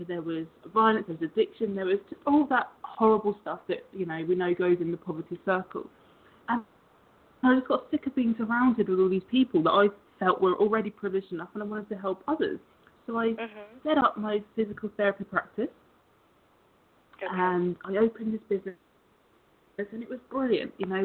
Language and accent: English; London, United Kingdom; moved away; From London originally, but I hate winter, so I spend my time chasing the sun.